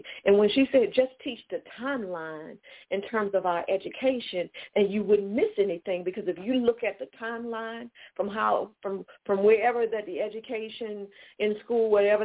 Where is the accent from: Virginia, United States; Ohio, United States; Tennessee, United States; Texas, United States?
Virginia, United States; Chesapeake; I grew up in the Fairfield Parkwood section of Chesapeake, Virginia, because we're coming from the Virginia Beach, Chesapeake area.